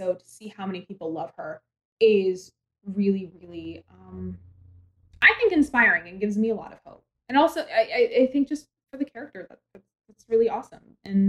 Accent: Maine, United States; And I'm like, hi … from Maine, and I'm just real excited to be here.

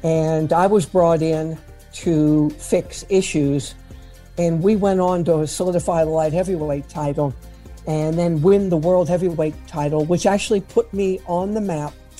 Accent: New Orleans, Louisiana, United States; born or raised there

